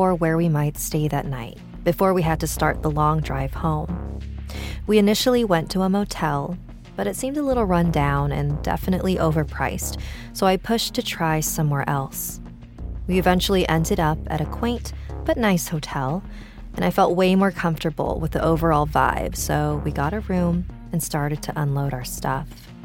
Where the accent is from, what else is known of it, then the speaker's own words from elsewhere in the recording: Mesa, Arizona, United States; I am from Mesa, Arizona